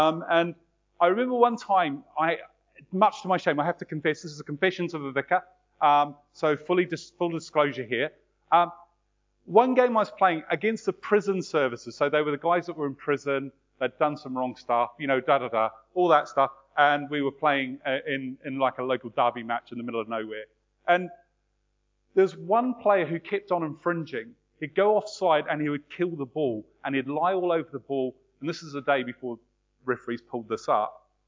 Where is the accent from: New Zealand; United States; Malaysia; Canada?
New Zealand; I'm originally from New Zealand.